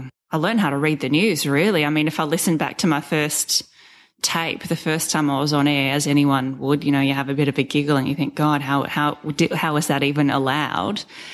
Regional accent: Sydney, New South Wales, Australia; I grew up in Sydney, had never moved out of home. I was still living at home with mum and dad at this point, 20 years of age.

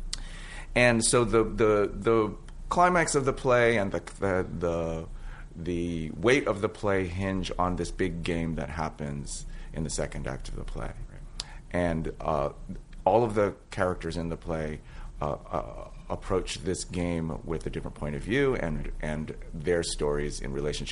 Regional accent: San Francisco, California, United States; Which is my hometown, And actually, that played some kind of a role in it. Lauren and I are both from San Francisco.

